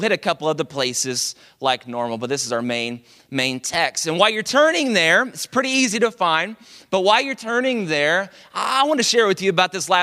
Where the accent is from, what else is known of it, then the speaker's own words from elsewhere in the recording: Dallas, Texas, United States; I'm from Dallas and really grew up all around the Dallas Metroplex area.